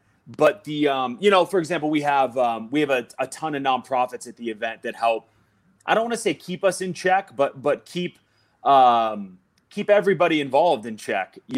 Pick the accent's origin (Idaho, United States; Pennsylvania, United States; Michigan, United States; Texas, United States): Pennsylvania, United States; Pittsburgh; like to see it in my hometown, like with my people and our, you know, I don't want to say my community, but like the community of the Pittsburgh music scene is enough for me to have a great time.